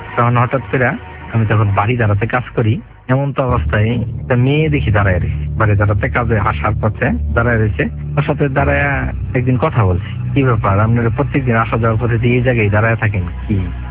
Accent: Gafargaon, Mymensingh Division, Bangladesh; তো তখন যদি বলতাম যে মাইমিসিং গফরগাঁও বাড়ি, তো ওনার বাড়ি গফরগাঁও

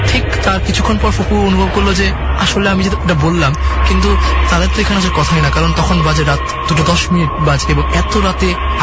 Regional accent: Dhaka, Dhaka Division, Bangladesh; আমি একজন student, inter first ইয়ারে পড়ছি এবং পুরন ঢাকা থেকে এসেছি।

